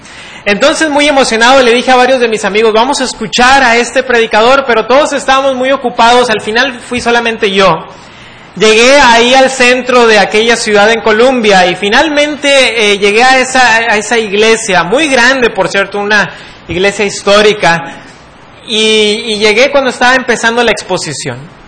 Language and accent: Spanish; Monterrey, Nuevo León, Mexico; para servirles. Yo soy de Monterrey y el Señor me permitió estudiar en Carolina del Sur. Eso hace 3 años que regresé a México